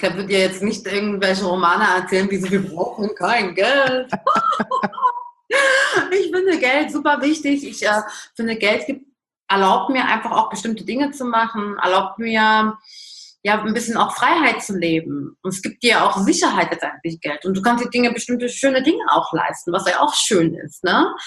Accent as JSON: {"language": "German", "country": "Lebanon", "said": "Ich bin aus dem Libanon"}